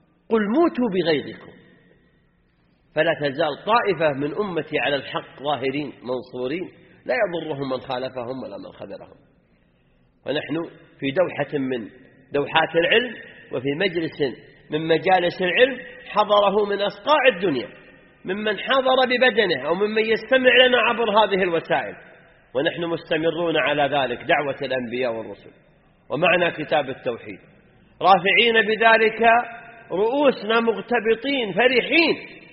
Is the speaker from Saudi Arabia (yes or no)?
yes; Saudi Arabia; واعتنت به بلادنا المملكة العربية السعودية